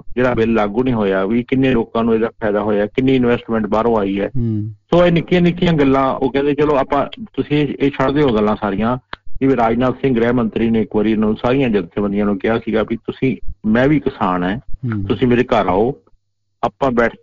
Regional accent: Punjab, India; ਅਸੀਂ ਪੰਜਾਬੀ ਹਾਂ

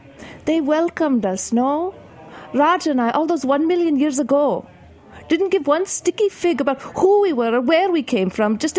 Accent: New Mexico, United States; You know, because we're from New Mexico, and there were, like, yeah. four other Indians.

